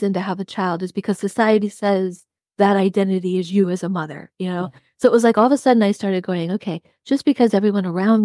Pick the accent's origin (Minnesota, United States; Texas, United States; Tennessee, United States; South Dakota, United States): South Dakota, United States; And I grew up in South Dakota. So I grew up in a place where having kids is what you do.